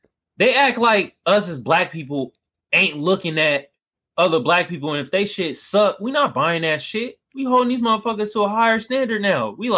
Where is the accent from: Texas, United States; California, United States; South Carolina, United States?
California, United States; Oakland; now in San Diego, United States; like I live in San Diego, but I'm from the Bay. I'm from Oakland and shit.